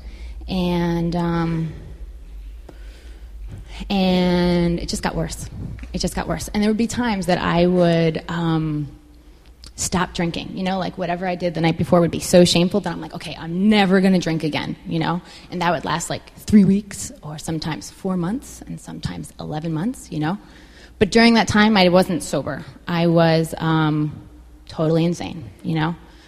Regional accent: New York, United States; I grew up in Rockland County, a little suburb up north

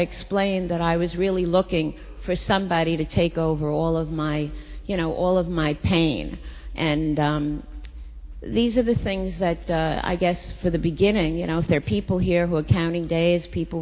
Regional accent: New York City, New York, United States; moved away; I grew up here in New York City

